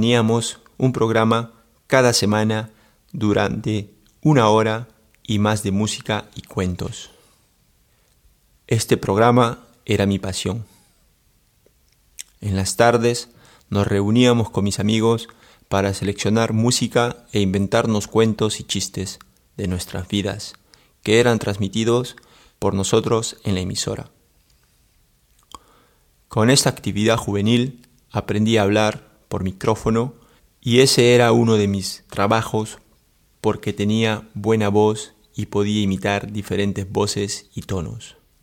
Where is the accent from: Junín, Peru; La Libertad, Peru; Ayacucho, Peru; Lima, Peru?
Lima, Peru; now in Zürich, Switzerland; Nací en Lima, Perú. Vivía con mis padres, 2 hermanas, un hermano y una tía.